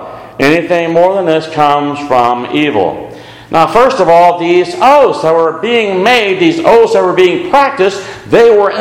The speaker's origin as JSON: {"language": "English", "town": "San Antonio", "region": "Texas", "country": "United States", "tie": "born or raised there", "said": "I grew up in San Antonio. I learned to do it in other languages."}